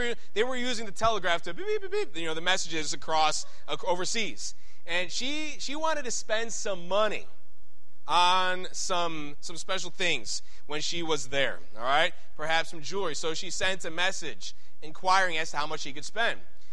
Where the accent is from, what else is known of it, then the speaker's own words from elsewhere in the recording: Chicago, Illinois, United States; I am from Chicago. I'm Italian. I am Sicilian. And I love my heritage, but there's a lot of things that I have got to look at and say, amen, that's part of my culture